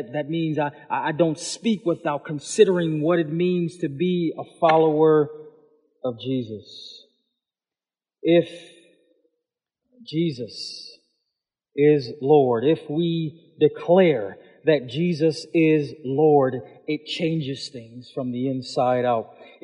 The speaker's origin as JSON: {"language": "English", "town": "Buffalo", "region": "New York", "country": "United States", "said": "You know, I'm African American, I'm from Buffalo, I'm a Bills fan, I work at TS Tech"}